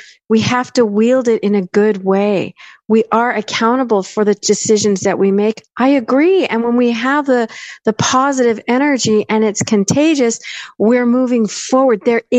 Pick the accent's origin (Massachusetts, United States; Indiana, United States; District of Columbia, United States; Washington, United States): Washington, United States; Federal Way; I grew up in Federal Way, Washington, so it was pretty diverse, even in the 80s.